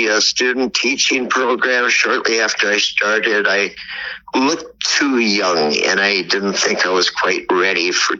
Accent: Abbotsford, Wisconsin, United States; It's a good town. I knew that from growing up in Abbotsford.

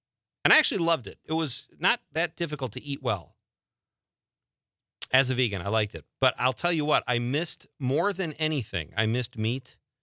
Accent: United States; I'm a purist. I'm an American man.

